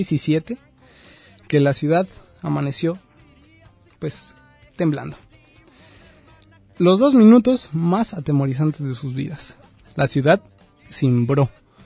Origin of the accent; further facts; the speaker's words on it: Mexico City, Mexico; yo vengo de la Ciudad de México.